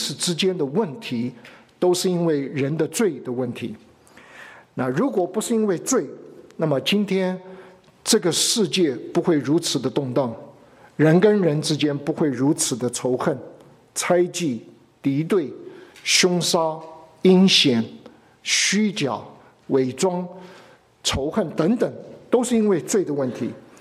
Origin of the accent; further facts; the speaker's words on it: China; 我们中国人最怕讲罪，一听到罪就很反感。